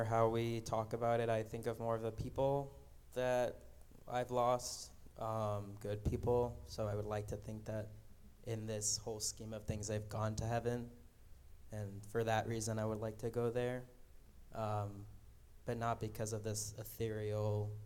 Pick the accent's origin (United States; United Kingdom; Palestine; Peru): Peru; My personal experience growing up in Peru, going to Catholic church, and everything in Peru revolves around Catholicism, my education, my family, everything was Catholic-based.